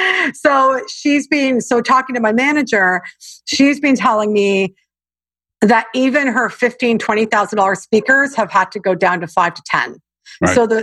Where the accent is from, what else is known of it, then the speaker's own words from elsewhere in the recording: Canada; now in United States; I'm Canadian and it's a very different culture than the US. And I've been living in the US happily.